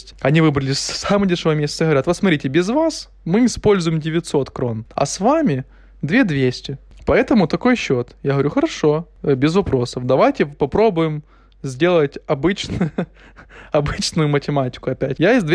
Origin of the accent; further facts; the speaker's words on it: Ukraine; moved away; что мы приехали из Украины, мы как бы работаем не для того, чтобы здесь гулять каждый день, а для того, чтобы помогать Украине.